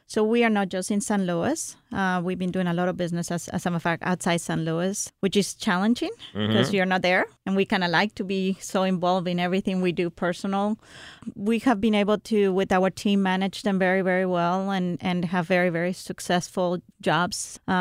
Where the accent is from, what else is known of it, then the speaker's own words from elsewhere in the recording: Mexico; So I'm from Mexico original, so I'm considered, I am Hispanic, so I'm considered a minority.